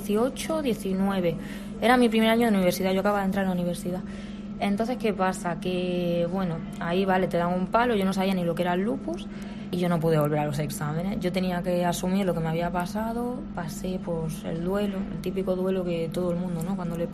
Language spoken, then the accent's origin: Spanish; Barcelona, Catalonia, Spain; Yo te estoy hablando de Cataluña, porque yo me crié en Barcelona.